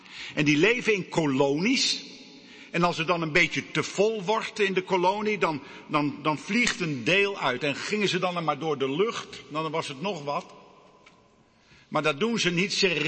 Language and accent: Dutch; Amsterdam, North Holland, Netherlands; Ik ben opgegroeid, geboren en getogen in Amsterdam.